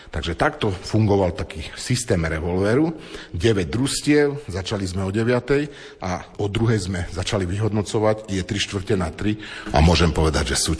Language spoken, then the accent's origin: Slovak; eastern Slovakia, Slovakia; Ja si veľakrát robím srandu, že my sme z východu a my východňari máme nielen 5T, ale aj 5C.